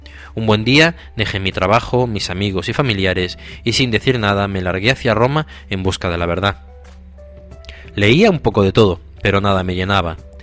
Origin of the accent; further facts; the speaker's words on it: Sopelana, Basque Country, Spain; regresé a Bilbao, que es de donde soy, más específicamente de Sopelana, un pueblo a 20 kilómetros de Bilbao